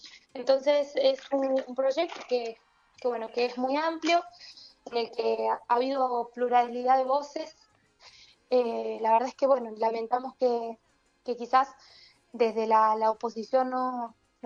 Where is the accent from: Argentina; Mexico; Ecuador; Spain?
Argentina; Buena Esperanza; soy de Buena Esperanza, del departamento de Jujuy.